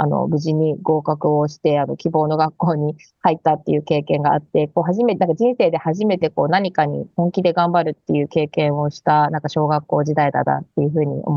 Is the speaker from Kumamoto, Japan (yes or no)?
no; Tokyo, Japan; 出身は東京になります。